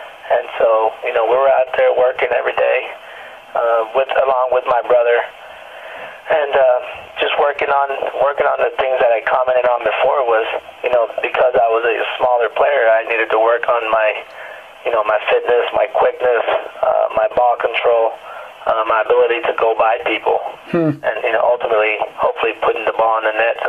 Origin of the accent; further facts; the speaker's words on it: Medellin, Antioquia, Colombia; You know, I'm definitely very proud that I'm from Medellin, and I love my country. It's a beautiful country